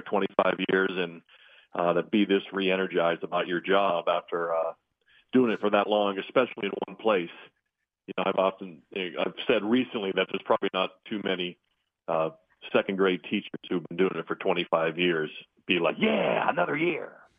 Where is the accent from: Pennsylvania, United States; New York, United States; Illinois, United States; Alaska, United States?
Pennsylvania, United States; my dad was born and raised in Boston, raised us in the Pittsburgh area, Western Pennsylvania and Eastern Ohio. So it was just part of my upbringing.